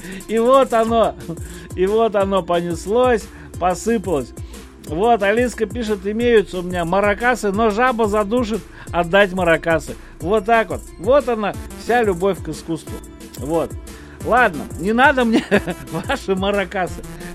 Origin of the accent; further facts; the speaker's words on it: Moscow, Russia; я как основной москвич могу утверждать точно